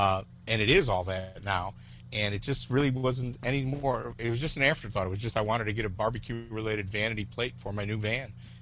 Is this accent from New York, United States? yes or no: no; Chicago, Illinois, United States; now in Lakeland, United States; I was born in Chicago, lived there most of my life, moved to the western suburbs early on, and lived right outside of Chicago. And 6 years ago, I moved down to Lakeland, Florida. That's where I live now. I'm 49 years old.